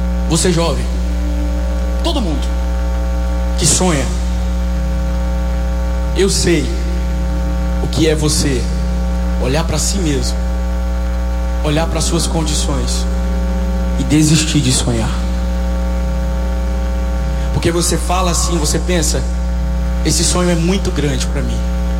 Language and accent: Portuguese; Goiânia, Goiás, Brazil; Eu sou de Goiânia, Goiás.